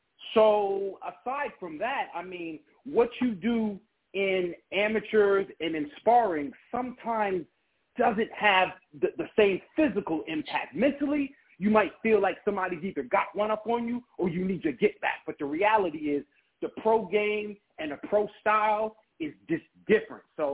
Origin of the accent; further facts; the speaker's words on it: Newark, New Jersey, United States; I definitely respect my Cuban blood. But I'm from Newark.